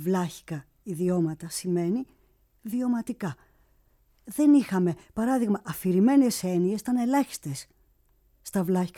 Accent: Kalambaka, Thessaly, Greece; έχουμε ακόμη και τοπονύμια και στο χωριό μου, στην Ορεινή Καλαμπάκα, έχουμε τοπονύμια Σλάβικα.

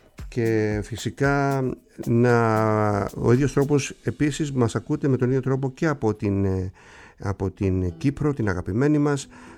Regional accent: Kasos, South Aegean, Greece; την Κάσο, το νησί μου

